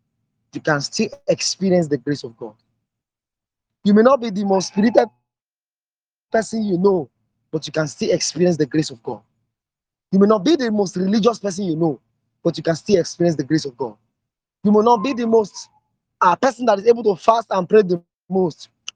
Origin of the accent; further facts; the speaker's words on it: Yorubaland, Nigeria; I was brought up in Yoruba, I mean in Yoruba land, and I was I was what you call a Yoruba boy, I didn't really understand Yoruba. I mean, I couldn't really speak Yoruba in a setting, in a formal setting.